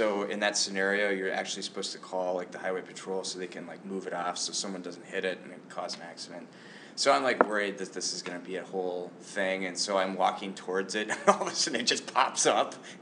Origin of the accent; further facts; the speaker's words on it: South Dakota, United States; I was born and raised in South Dakota, which I love to say because most of the time when I say that, they're like, I never met anyone from South Dakota.